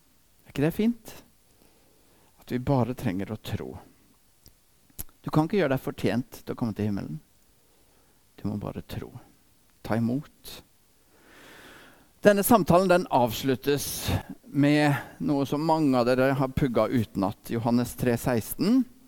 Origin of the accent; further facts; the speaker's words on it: Grimstad, Agder, Norway; also born or lived in Ecuador; Jeg er norsk. Jeg er kanskje fra Grimstad. Men jeg er født i Ecuador.